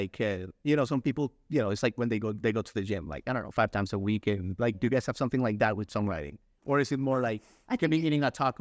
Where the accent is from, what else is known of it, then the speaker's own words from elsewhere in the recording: Nashville, Tennessee, United States; I'm from Nashville. Like, I know a good song.